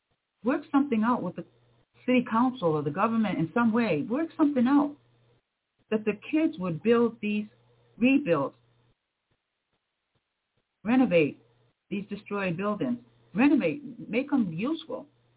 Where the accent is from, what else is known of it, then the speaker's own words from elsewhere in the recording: Cape Cod, Massachusetts, United States; I was born and raised on Cape Cod. I see Cape Cod on the news now. I don't think I would recognize it if I went on there.